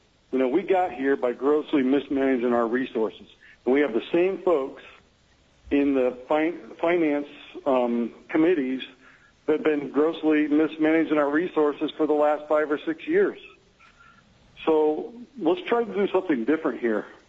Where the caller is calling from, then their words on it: Wasilla, Alaska, United States; Okay, I'm calling from Wasilla